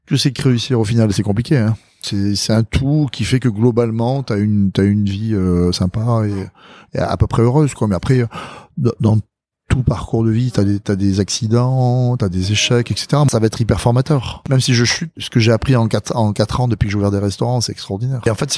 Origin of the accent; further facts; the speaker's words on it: Madagascar; born there; Alors moi, je suis né à Madagascar, parce que mon papa et ma maman, ils vivaient à Madagascar, et ils ont vécu longtemps, ils ont vécu à peu près 30 ans.